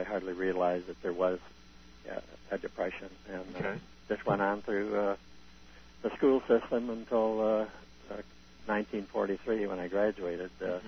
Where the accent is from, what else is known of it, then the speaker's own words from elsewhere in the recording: Muskegon, Michigan, United States; I was born in Muskegon, Michigan.